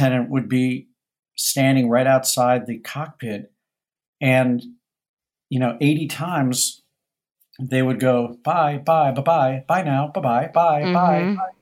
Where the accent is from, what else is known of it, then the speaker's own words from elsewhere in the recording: St. Louis, Missouri, United States; the experiences I had growing up in St. Louis, in where the restaurants were not really all that yummy, but where the people were always pretty darn nice.